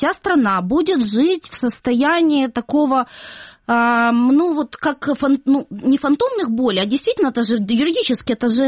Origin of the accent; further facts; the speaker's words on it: Abkhazia, Georgia; я сама из Абхазии.